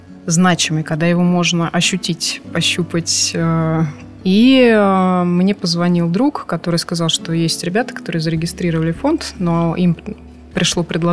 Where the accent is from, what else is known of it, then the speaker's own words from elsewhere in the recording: Tver, Tver Oblast, Russia; born there; я родилась в Твери, мои родители родились в Твери, а вот уже мои дедушки по окончанию войны были сюда дислоцированы, собственно, история нашей семьи послевоенная.